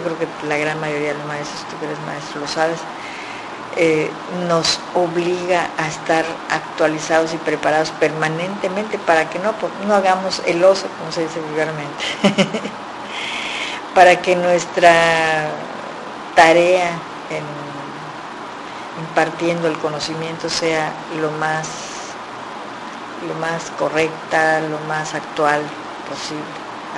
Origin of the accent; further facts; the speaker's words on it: Chetumal, Quintana Roo, Mexico; also born or lived in Yucatán; al llegar aquí a Chetumal, lógicamente mi tierra, mi Quintana Roo, pues yo nací, mis padres, mis abuelos.